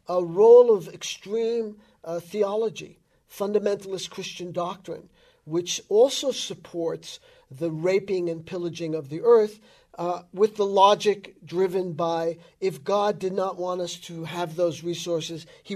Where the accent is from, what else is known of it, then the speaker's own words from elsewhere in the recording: Colorado, United States; Tell me about it. I'm from Colorado.